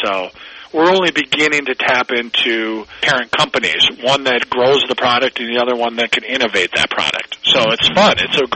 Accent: Wisconsin, United States; I'm from Wisconsin, so I know a thing or two about cheese.

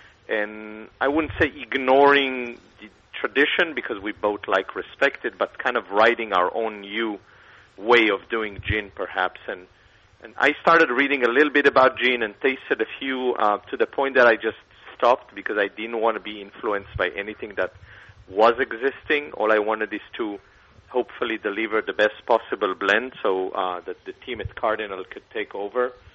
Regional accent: Israel; English is a second language; I'm from Israel

